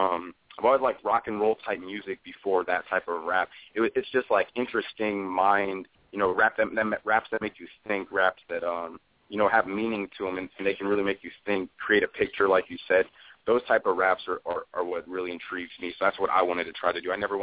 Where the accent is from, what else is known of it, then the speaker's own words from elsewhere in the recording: Illinois, United States; because I'm from Illinois, and there's a big saturation of artists who all rap the same